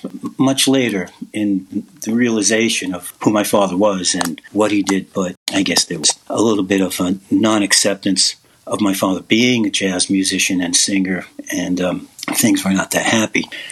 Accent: Bronx, New York, United States; moved away as an adult; now in Boston, United States; Yeah, that's correct. I'm from New York, grew up in the Bronx. Oh, I left the Bronx at about age 19 and came to Boston, and I pretty much stayed here since

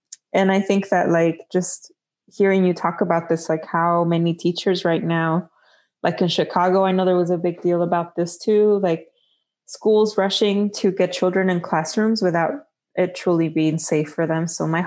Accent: Jalisco, Mexico; because we're from Jalisco, and tequila, right. Jalisco is like a couple hours from where I was born.

